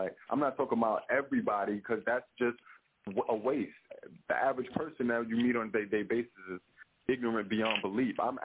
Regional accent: New York, United States; I'm from New York, you know what I mean?

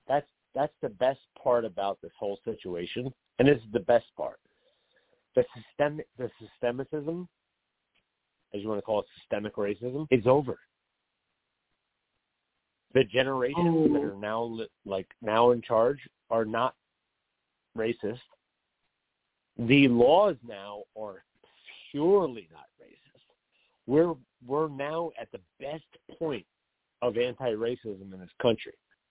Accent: Irvington, New Jersey, United States; I grew up in Irvington as a white kid. I was one of four white kids out of 1,700 kids.

